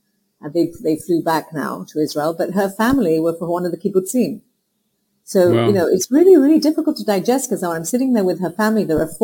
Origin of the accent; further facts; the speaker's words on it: Hong Kong; I grew up in Hong Kong. I grew up, I was Jewish, I prayed to Jesus. I grew up with Indians and Dutch and American.